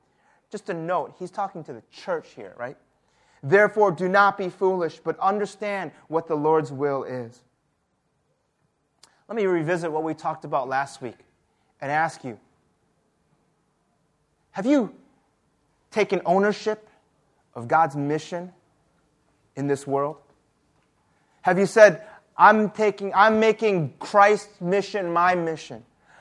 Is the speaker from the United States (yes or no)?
yes; Chicago, Illinois, United States; I'm from Chicago.